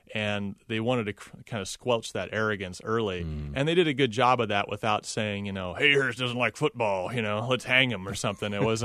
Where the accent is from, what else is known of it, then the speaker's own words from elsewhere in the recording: Ohio, United States; Like, I grew up in Indians country. I don't like the Indians. I like Ohio State.